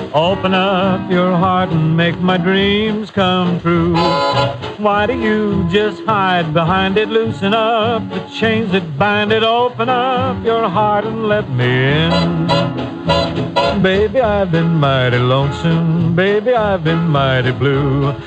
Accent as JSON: {"language": "English", "town": "Tacoma", "region": "Washington", "country": "United States", "tie": "born there", "said": "Well, I was born in Tacoma, Washington"}